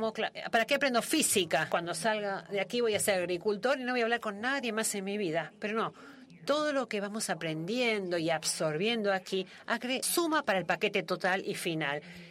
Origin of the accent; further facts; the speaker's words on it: Guatemala; de Guatemala. Voy a disculparme porque mi inglés no es muy bueno